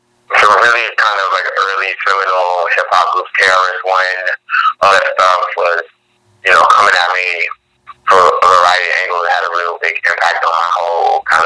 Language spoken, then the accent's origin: English; Essex, Virginia, United States; I grew up in Essex, which is near Petersburg, Virginia. Actually, it's home to Virginia State University, so kind of a small town, college town, very predominantly middle class African American community.